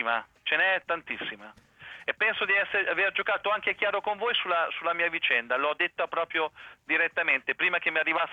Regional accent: Ancona, Marche, Italy; nella mia città, ok, dove sono, io sono d'Ancona

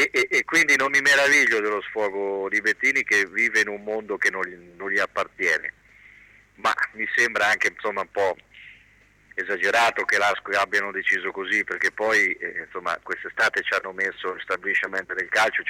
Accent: Ancona, Marche, Italy; noi che siamo cresciuti ad Ancona

